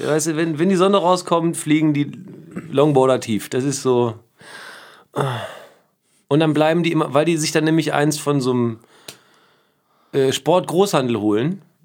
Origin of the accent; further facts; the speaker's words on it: Lower Saxony, Germany; ich komme jetzt aus der Mitte von Niedersachsen